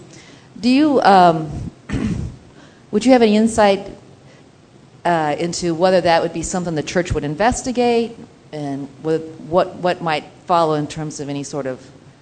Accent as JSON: {"language": "English", "town": "Omaha", "region": "Nebraska", "country": "United States", "said": "I'm from Omaha, Nebraska, the Omaha World Herald."}